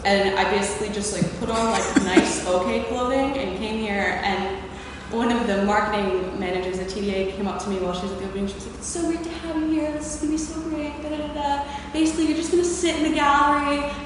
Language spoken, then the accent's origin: English; Trenton, New Jersey, United States; moved away; also born or lived in Miami / Camden; So a little bit of background on me: born and raised in Trenton, loved Trenton, and then I moved to Miami and moved to Camden, and I was like, hold on, never mind.